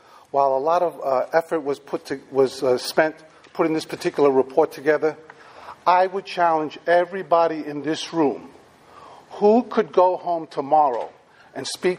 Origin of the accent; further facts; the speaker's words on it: Wilmington, Delaware, United States; I'm also from the City of Wilmington.